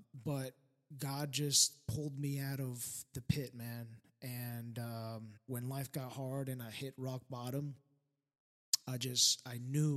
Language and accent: English; Colombia; I grew up in Colombia, South America. I want to say I was a Catholic culturally, you know, that's just what I grew up in.